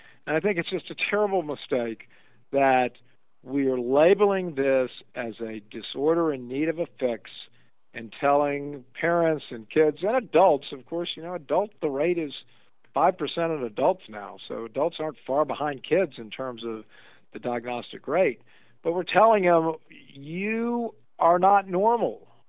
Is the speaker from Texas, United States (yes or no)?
no; Louisiana, United States; sad to say that my home state of Louisiana has moved above North Carolina to 15.8%.